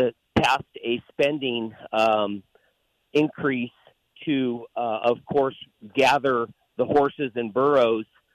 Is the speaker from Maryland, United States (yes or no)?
no; Gardnerville, Nevada, United States; Hey, good morning from Lake Tahoe, actually. I am from Gardnerville.